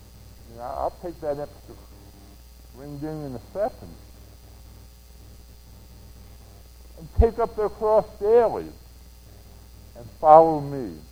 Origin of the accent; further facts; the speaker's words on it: New Jersey, United States; growing up in South Jersey and being a sports fan of all four Philadelphia teams